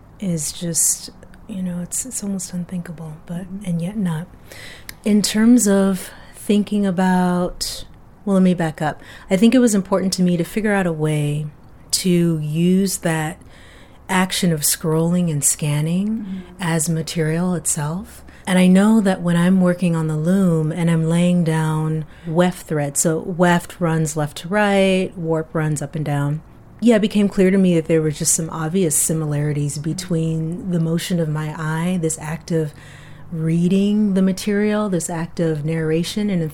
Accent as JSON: {"language": "English", "town": "Detroit", "region": "Michigan", "country": "United States", "tie": "born there", "said": "I was born in Detroit, but they're from the South."}